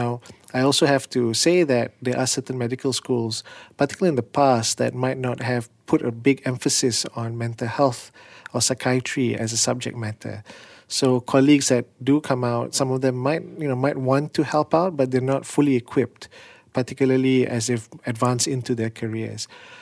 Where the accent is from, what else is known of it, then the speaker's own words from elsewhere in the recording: Malaysia; like I'm from Malaysia, and you say that you don't have a suicide problem